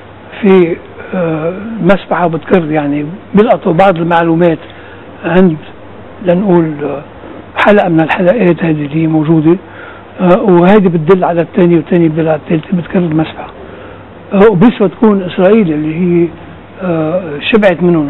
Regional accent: Lebanon; شوف إذا نحن كلبنانيين بالفعل بنحب بلدنا

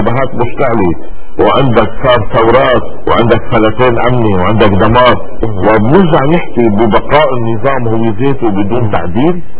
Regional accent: Lebanon; كان ممانع عندنا بلبنان

